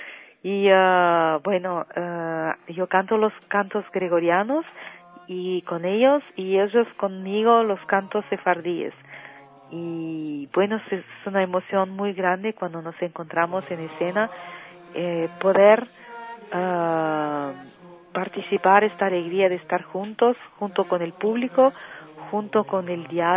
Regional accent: São Paulo, Brazil; Spanish is a second language; directamente de Brasil, São Paulo

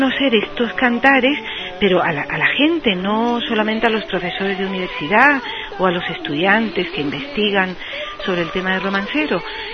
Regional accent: Tetouan, Tanger-Tetouan-Al Hoceima, Morocco; born or raised there

